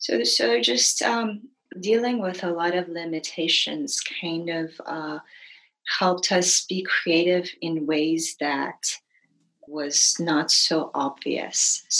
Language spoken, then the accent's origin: English; Iran; So I'm originally from Iran.